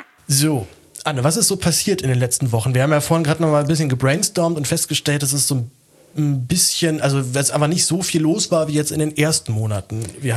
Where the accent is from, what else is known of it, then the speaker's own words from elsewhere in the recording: Berlin, Germany; Für mich ist es auf jeden Fall sehr praktisch, wenn alle in meine Heimat ziehen, da muss ich nicht mehr so viel rumfahren. Warum genau geht's nach Berlin?